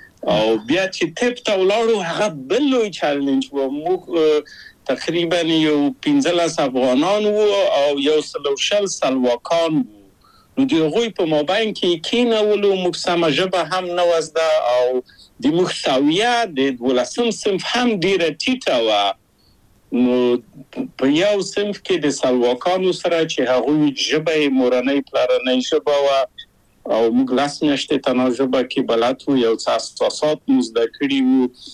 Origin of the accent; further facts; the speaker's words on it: Kabul, Afghanistan; زه له کابله په یو دولتي بورس چکسلواکیا ته راغلم.